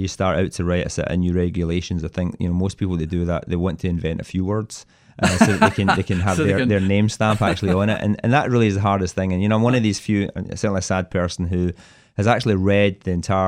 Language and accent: English; Paisley, Scotland, United Kingdom; moved away; I grew up in a little town called Paisley, just outside of Glasgow. Probably left there in my sort of, you know, when I was just turned about 20. I lived in London for a number of years, and then I've been in the US for, I guess, close to 20.